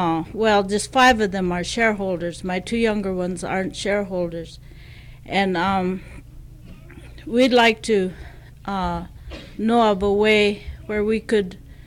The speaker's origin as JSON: {"language": "English", "town": "Deering", "region": "Alaska", "country": "United States", "tie": "born or raised there", "also_born_or_lived": "Noorvik", "said": "I was born in Norvik and raised in Deering."}